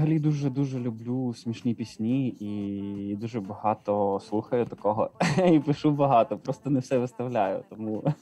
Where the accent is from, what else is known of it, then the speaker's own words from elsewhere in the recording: Khotyn, Chernivtsi Oblast, Ukraine; accent: surzhyk; Але я з Хотина, це Чернівецька область, тут у нас таке стабільно, так що я вже дуже довгий час тут.